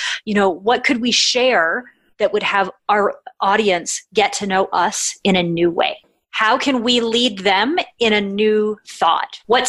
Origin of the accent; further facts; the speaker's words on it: Canada; I'm Canadian